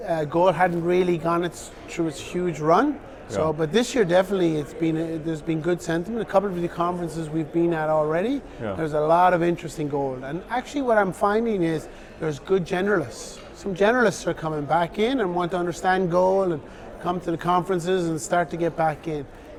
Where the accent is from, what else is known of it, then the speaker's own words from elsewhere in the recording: Ireland; I'm an Irishman, I like to buy things cheap.